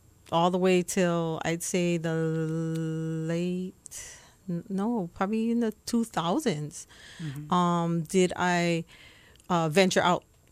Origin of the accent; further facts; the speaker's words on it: Aiea, Hawaii, United States; I grew up in Aiea, Halawa Heights.